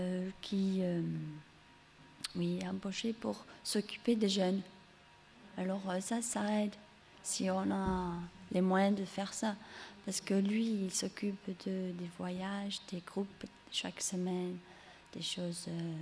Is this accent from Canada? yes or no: no; England, United Kingdom; French is a second language; je suis anglaise, ma mère est française, alors si je fais des fautes, c'est pour ça